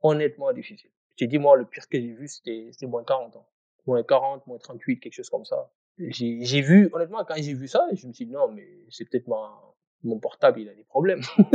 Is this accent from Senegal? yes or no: yes; Senegal; born there; Parce que je suis sénégalais, je suis né au Sénégal.